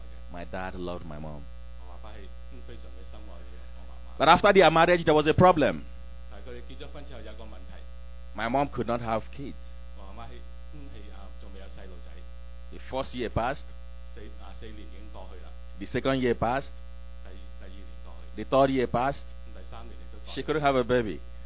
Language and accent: English; Nigeria; I come from Nigeria.